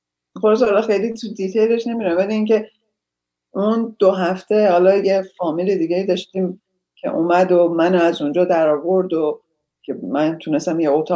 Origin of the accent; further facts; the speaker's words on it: Iran; moved away as an adult; also born or lived in Sweden; خلاصه گذشت تا سن 24 سالگی که من از ایران اومدم بیرون، اولین مهاجرتم به سوئد بود چون خواهر بزرگم سوئد زندگی میکرد.